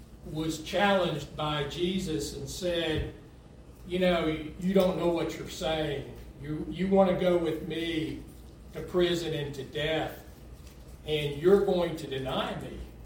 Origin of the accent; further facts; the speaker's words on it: Texas, United States; Been there about 4 years, originally born and raised in Texas. But you don't have to hold that against me.